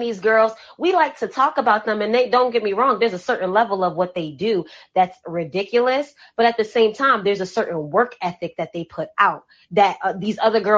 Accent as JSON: {"language": "English", "town": "Atlanta", "region": "Georgia", "country": "United States", "tie": "born or raised there", "said": "like, I grew up in Atlanta, and everybody know Atlanta"}